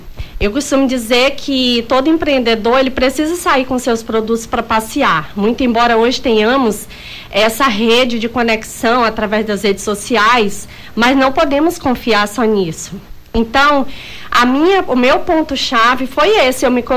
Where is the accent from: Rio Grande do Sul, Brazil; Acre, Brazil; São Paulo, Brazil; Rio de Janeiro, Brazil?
Acre, Brazil; Icuriã; Eu sou do interior do Acre, de um seringal chamado Icuriã. Fica depois de Assis Brasil, 80 quilômetros. E eu vim para a cidade aos 18 anos. Então, vim para Assis Brasil em busca de estudo. Depois vim para Rio Branco em 2005.